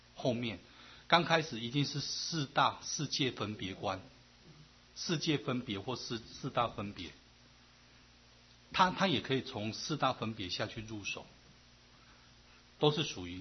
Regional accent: Taiwan; 北传比较不重这一块，我们台湾人比较不重这一块。

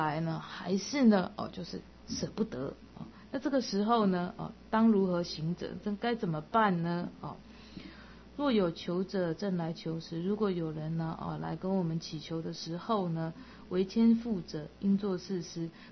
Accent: China; 所以后来你看我们中国人就有这么有天才的人

